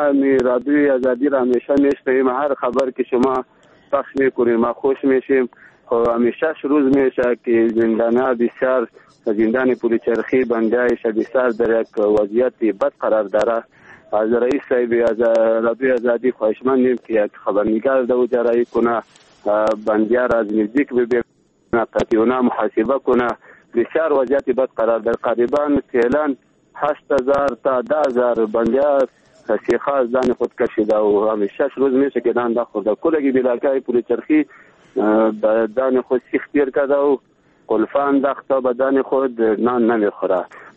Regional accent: Baghlan, Afghanistan; بخیر، از بغلان هستیم.

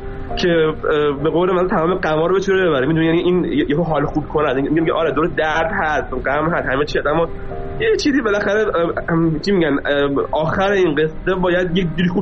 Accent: Iran; من خودم هم مثلا یه دوره از ایران اومدم بیرون دوباره برگشتم

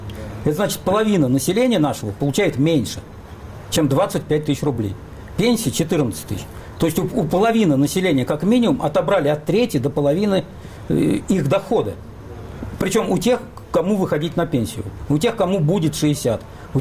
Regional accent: Russia; я россиянин.

